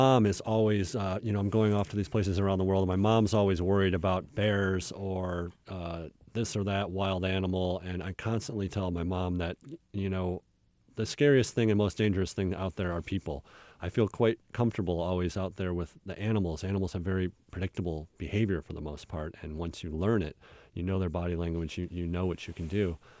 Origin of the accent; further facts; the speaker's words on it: Michigan, United States; Where I grew up in Michigan, there were southerly birds that were very rare when I was a kid.